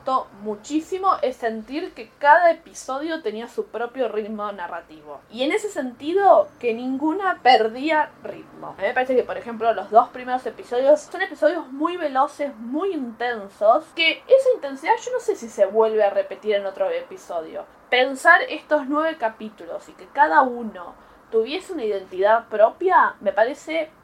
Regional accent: Argentina; no a uno como argentino

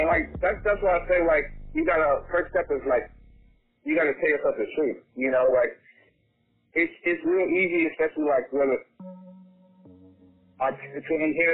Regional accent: Oakland, California, United States; We grew up in Oakland, and so, like, you can expect that if you go to a house party

